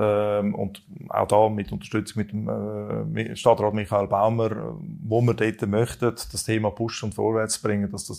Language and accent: German; Zurich, Switzerland; beispielsweise in Altstädten, von wo ich herkomme